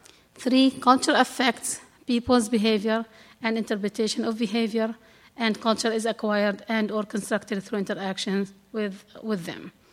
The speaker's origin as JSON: {"language": "English", "country": "Syria", "first_language": "Arabic", "second_language": "English", "said": "I'm originally from Syria. I speak Arabic."}